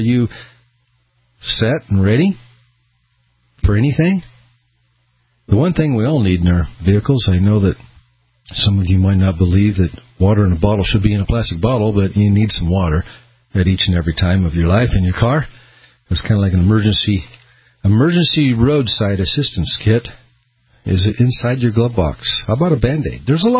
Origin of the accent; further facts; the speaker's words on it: Peoria, Illinois, United States; born there; now in Boise, United States; because I was born in Peoria, Illinois. Moved out to Boise way back when, in the 60s